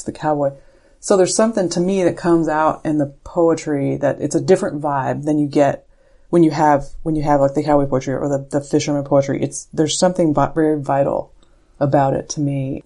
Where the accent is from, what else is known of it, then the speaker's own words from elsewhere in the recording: Texas, United States; accent: Texan; well, it seems I'm from Texas. You probably noticed the accent. It's definitely not Pacific Northwest, but we have the cowboy poets in Texas.